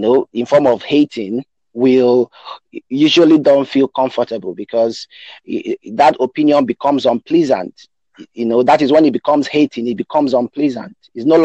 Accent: Nigeria; Okay, Brazil. Okay, I'm from Nigeria.

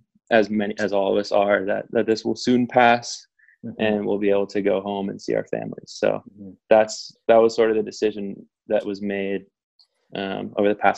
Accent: Charlottesville, Virginia, United States; I'm from Charlottesville, Virginia.

